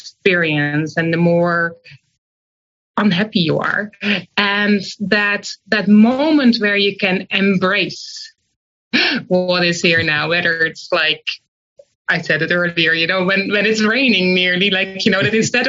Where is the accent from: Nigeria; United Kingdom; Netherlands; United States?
Netherlands; I grew up in the Netherlands with divorced parents, and they were complete opposites